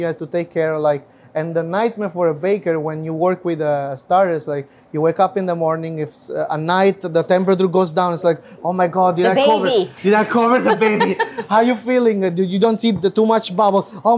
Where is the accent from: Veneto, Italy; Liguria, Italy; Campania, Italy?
Campania, Italy; Naples; English is a second language; even though I'm from Naples.